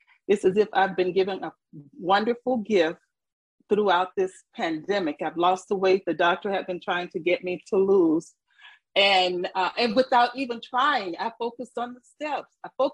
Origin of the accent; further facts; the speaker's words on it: Atlanta, Georgia, United States; I'm from Metro Atlanta, Georgia, and I've been in program for about 41 years.